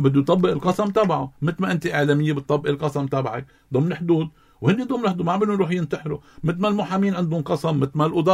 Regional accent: Lebanon; ونحن لبنانيين

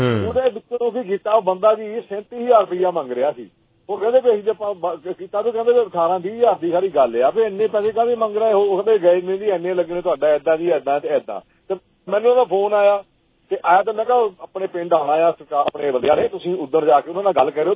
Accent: Anandpur, Punjab, India; ਮੇਰੇ ਨਾ ਪਿੰਡ ਦੀ ਗੱਲ ਆਪਦੀ, ਮੇਰੇ ਆਨੰਦਪੁਰ ਹਲਕਾ ਮੇਰਾ ਜ਼ਿਲ੍ਹਾ ਜਲੰਧਰ ਜੀ

